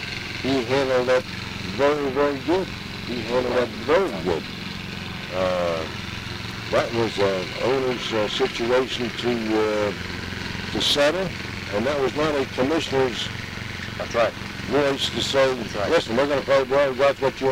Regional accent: New Jersey, United States; He settled down in my hometown in New Jersey.

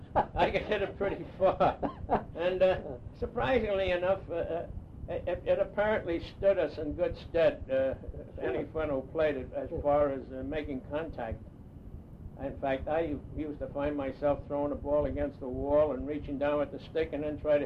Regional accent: New York City, New York, United States; Yes, I was born in 60th Street and Amsterdam Avenue, which is just one block north of Amsterdam.

